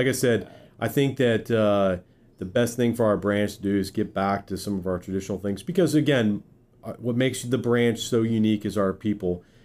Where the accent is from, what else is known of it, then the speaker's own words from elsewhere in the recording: Guam; born there; I was born in Guam.